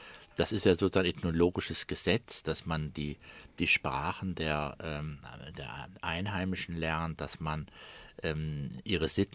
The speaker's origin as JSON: {"language": "German", "region": "Rhineland", "country": "Germany", "said": "dass mir als Elfjährigen dieses Moselgebiet schon als Rheinländer vorkam wie ein völlig fremdes Land."}